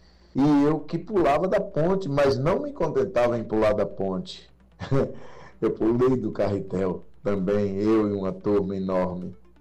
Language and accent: Portuguese; Juazeiro, Bahia, Brazil; porque eu nasci em Juazeiro. Eu sou filho de um comandante de vapor que saía de Juazeiro para Pirapora e retornava.